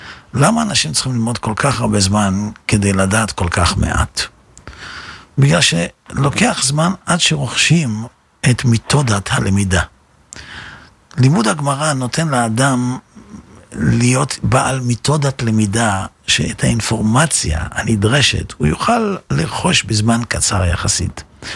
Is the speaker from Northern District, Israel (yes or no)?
no; Netanya, Central District, Israel; בזמנו אני גדלתי בנתניה